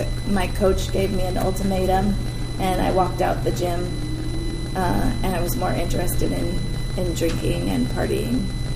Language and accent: English; Whittier, California, United States; born there; I was actually born in Southern California. I was born in Whittier, California, just across the county line in LA County.